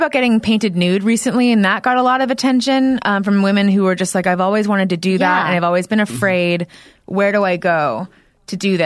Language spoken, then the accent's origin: English; New Hampshire, United States; now in Los Angeles, United States; No, I'm from New Hampshire.